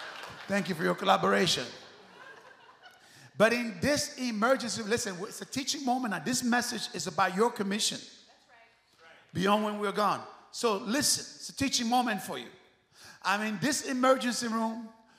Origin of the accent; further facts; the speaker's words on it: Dallas, Texas, United States; I'm not even from here. I come from Dallas. I am her guest.